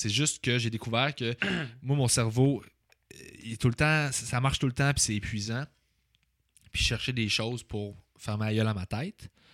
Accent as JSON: {"language": "French", "town": "Sainte-Julie", "region": "Quebec", "country": "Canada", "tie": "born or raised there", "said": "Sainte-Julie, ça arrive sud de Montréal."}